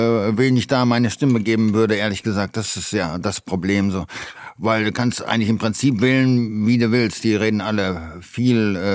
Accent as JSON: {"language": "German", "town": "Düsseldorf", "region": "North Rhine-Westphalia", "country": "Germany", "said": "ich bin 54 Jahre alt, ich komme aus Düsseldorf"}